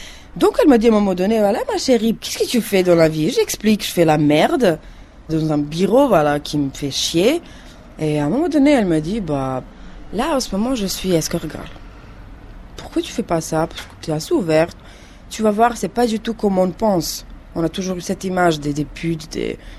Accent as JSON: {"language": "French", "town": "Ljubljana", "region": "Central Slovenia", "country": "Slovenia", "tie": "born or raised there", "second_language": "French", "moved": "as an adult", "said": "J'ai 28 ans, je viens de Slovénie, donc je suis née à Ljubljana, d'une famille modeste et heureuse. Mes parents, ils ont une petite usine de vin, ils sont viticulteurs."}